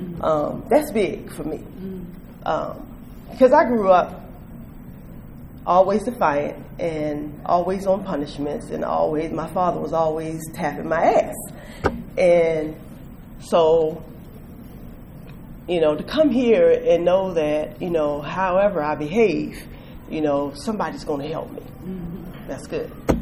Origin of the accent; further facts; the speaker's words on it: Alexandria, Virginia, United States; also born or lived in Washington, D.C.; I went back home. I'm from Alexandria, Virginia. So, and even though I lived in D.C., you know, it's nothing like home.